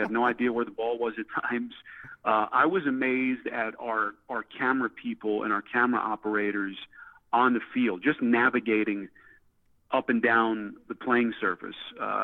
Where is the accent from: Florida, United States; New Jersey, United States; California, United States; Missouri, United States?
New Jersey, United States; I grew up in North Jersey